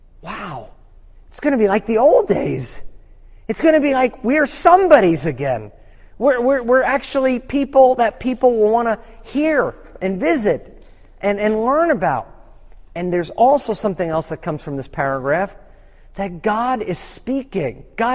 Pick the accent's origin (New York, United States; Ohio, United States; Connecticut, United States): New York, United States; I'm a New Yorker. I'm living in Illinois. New Yorkers are aggressive drivers.